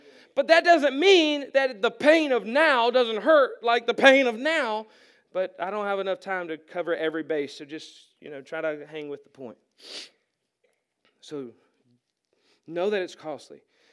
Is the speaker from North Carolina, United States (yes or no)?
yes; Macon, North Carolina, United States; The house that I grew up in Macon, North Carolina, my dad built with his own two hands.